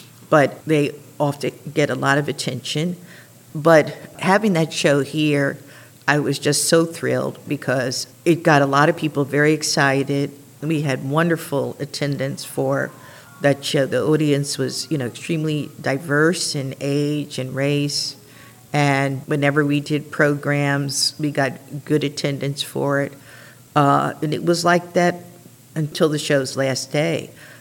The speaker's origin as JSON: {"language": "English", "region": "East Coast", "country": "United States", "said": "and I am from the East Coast originally"}